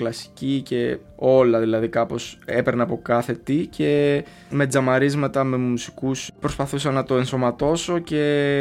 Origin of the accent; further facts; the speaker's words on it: Larissa, Thessaly, Greece; γεννήθηκα στη Λάρισα και ξεκίνησα το beatboxing εκεί γύρω στα 15 ως έφηβος